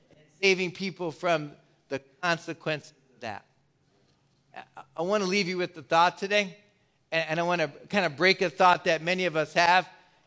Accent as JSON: {"language": "English", "town": "Willingboro", "region": "New Jersey", "country": "United States", "said": "If I went to another country in the world and I said I'm from Willingboro, New Jersey, they would have no idea where I said."}